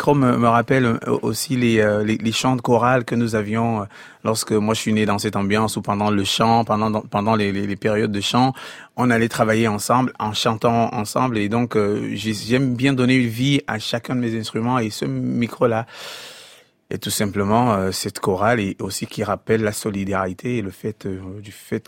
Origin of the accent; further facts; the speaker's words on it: Cameroon; nous avons une part de responsabilité, nous, en tant que Camerounais aussi.